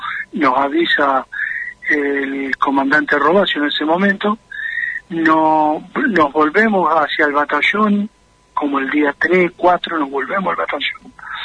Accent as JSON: {"language": "Spanish", "region": "Entre Ríos", "country": "Argentina", "tie": "born or raised there", "moved": "yes", "lives_now": "Río Grande, Argentina", "said": "y después me volví a mi provincia, de la provincia de Entre Ríos, que yo soy oriundo, ¿no?"}